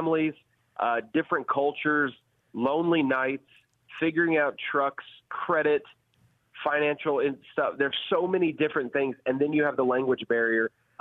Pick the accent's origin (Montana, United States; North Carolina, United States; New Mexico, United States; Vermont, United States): North Carolina, United States; now in Arkansas, United States; But I'll have to admit, I live in Arkansas and I'm from North Carolina. My English is pretty broken as well, so we'll try to get through it.